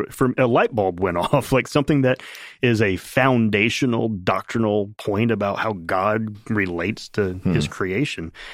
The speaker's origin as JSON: {"language": "English", "town": "Sarasota", "region": "Florida", "country": "United States", "tie": "born or raised there", "said": "I wanted a job in my hometown in Sarasota. My mom and dad live there, my sister and her husband"}